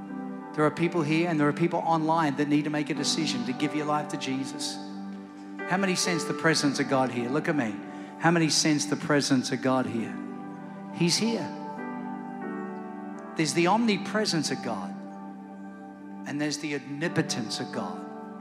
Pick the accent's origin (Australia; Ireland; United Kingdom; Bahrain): Australia; moved away as an adult; now in United States; It's why Sharon and I came from Australia. We had a good job. We had a good church.